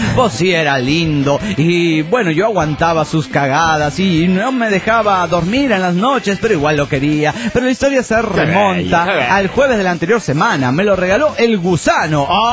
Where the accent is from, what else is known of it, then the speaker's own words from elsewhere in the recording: San Luis, Argentina; de San Luis, Argentina.